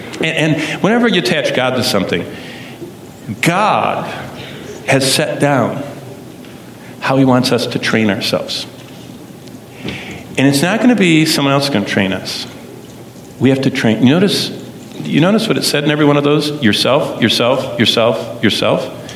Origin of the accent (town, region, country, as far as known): Lansing, Michigan, United States; born or raised there